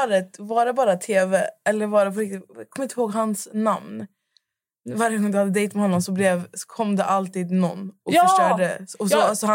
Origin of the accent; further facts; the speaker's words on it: Skövde, Västra Götaland County, Sweden; Ja, men jag är från Skövde.